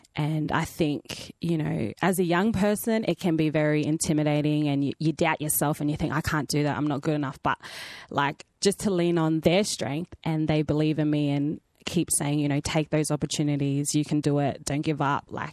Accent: Batchelor, Northern Territory, Australia; also born or lived in Brisbane; I was born in Brizzy, Queenslander, but I grew up in Batcher, a little tiny town. Just outside of Darwin, but yeah, grew up in the territory, so I am a territory girl.

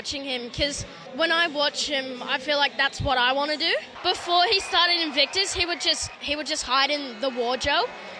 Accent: Ballina, New South Wales, Australia; I'm 13 and I'm from Ballina, New South Wales.

